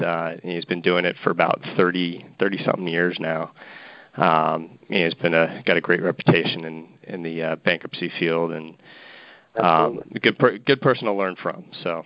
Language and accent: English; Novato, California, United States; Yeah, I grew up in Marin County area, in Novato, California, if anybody knows that. But it's a little north of San Francisco.